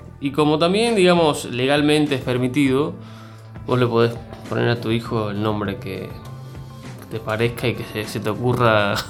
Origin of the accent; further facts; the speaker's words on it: Cuba; accent: neither Cuban nor Argentine; mi acento hoy, que no es ni cubano ni argentino